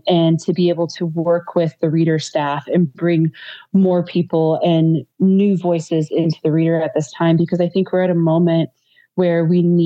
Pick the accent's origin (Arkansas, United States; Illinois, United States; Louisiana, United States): Illinois, United States; Chicago; there's such an amazing legacy of resistance that is really just baked into the DNA of being a Chicagoan.